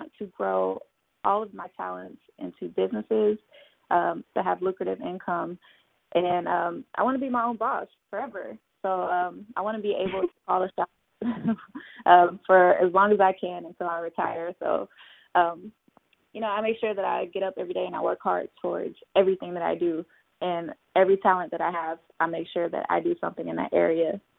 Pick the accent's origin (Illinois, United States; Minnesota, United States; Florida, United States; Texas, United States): Texas, United States; Houston; moved away as an adult; now in Los Angeles, United States; I am an entrepreneur in Los Angeles, California. I am from Houston, Texas. When I was 24 years old, I dropped everything.